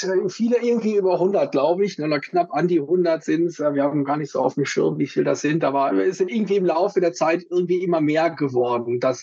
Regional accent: Germany; moved away as an adult; now in Switzerland; hallo. Wie man am Sprachtonfall erkennt, bin ich ursprünglich aus Deutschland, bin aber schon jetzt im 18. Jahr hier in der Schweiz

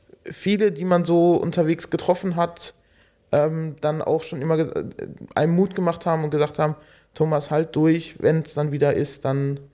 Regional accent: Förde, Germany; Ich bin in Förde aufgewachsen, zur Schule gegangen

